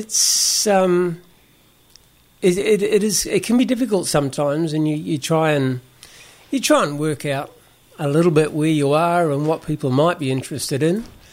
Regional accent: New Zealand; We moved back to New Zealand, because I'm a New Zealander. Moved back to New Zealand in the middle of lockdown about 3 years ago.

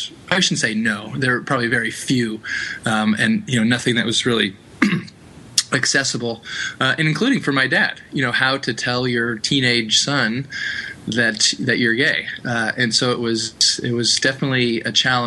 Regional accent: San Diego, California, United States; So I lived with my mom. I grew up in San Diego. My dad lived in San Diego till I was 5.

